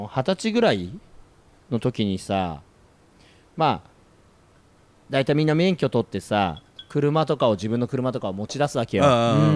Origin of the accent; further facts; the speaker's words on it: Chiba, Japan; 矢柱霊園って俺の地元なんだけどめちゃくちゃ広い霊園があって、